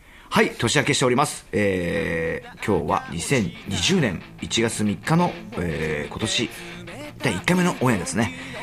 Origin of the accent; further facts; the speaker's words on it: Ibaraki, Japan; 今回も俺ね、年末年始はね、地元茨城県へと行ってまいりまして